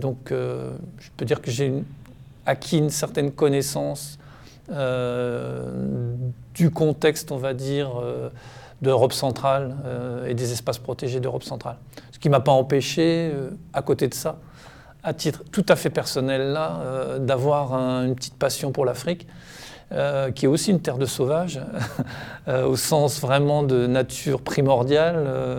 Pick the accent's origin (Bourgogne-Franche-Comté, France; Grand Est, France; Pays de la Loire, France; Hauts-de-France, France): Grand Est, France; j'aimais aller me promener dans les forêts de ma région d'origine, à savoir le plateau lorrain, les côtes de Moselle, des forêts assez sauvages